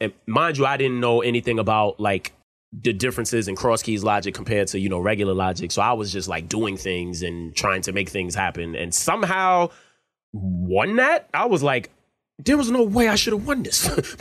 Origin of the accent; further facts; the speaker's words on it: East Coast, United States; And, you know, I'm from the East Coast, so I don't know what that's about, man.